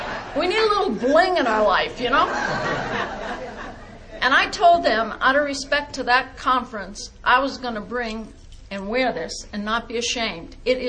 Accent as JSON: {"language": "English", "region": "Massachusetts", "country": "United States", "tie": "born or raised there", "said": "And now here I am in New England. I was raised in New England. I was raised north of Boston."}